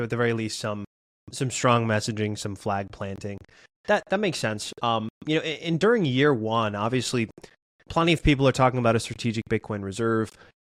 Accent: Massachusetts, United States; Like the Elizabeth Warrens of the world, the senator of my home state, they're being ushered out, right?

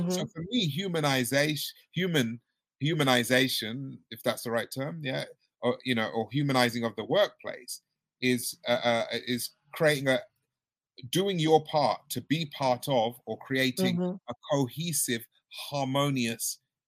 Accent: Notting Hill Gate, London, United Kingdom; I'm from Notting Hill Gate in London.

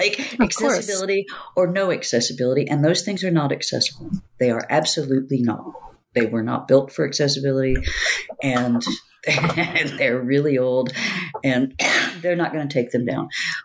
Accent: United States; now in Netherlands; when I moved here as an American, I was like, yes, we have a social safety net.

